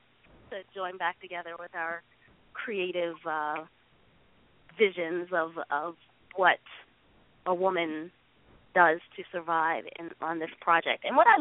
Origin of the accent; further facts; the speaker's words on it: Baltimore, Maryland, United States; growing up in Baltimore, and just being able to explore the parts of humanity